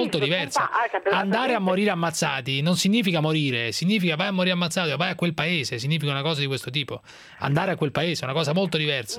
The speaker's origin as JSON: {"language": "Italian", "town": "Rome", "region": "Lazio", "country": "Italy", "said": "io sono romano, Fiorella, io sono romano"}